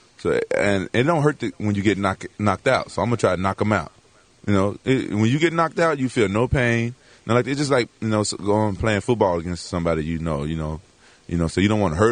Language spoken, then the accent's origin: English; Memphis, Tennessee, United States; I'm from Memphis. And pro wrestling is, you know what I'm saying, really big there.